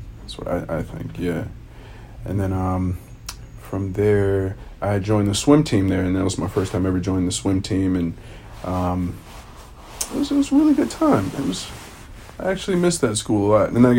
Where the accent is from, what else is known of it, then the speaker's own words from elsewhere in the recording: Michigan, United States; also born or lived in Maryland / Virginia; I was born in Michigan. I was raised there a little bit and then moved to Maryland and then Virginia and then back to Maryland, back to Virginia, back to Michigan